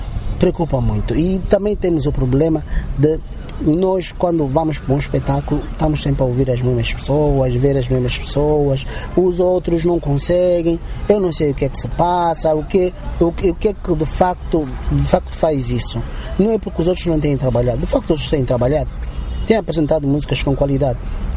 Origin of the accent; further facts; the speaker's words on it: Angola; Cada angolano deve defender a sua identidade de forma firme.